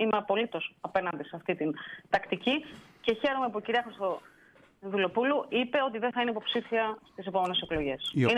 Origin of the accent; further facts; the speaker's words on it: Karditsa, Thessaly, Greece; Είμαι από την Καρδίτσα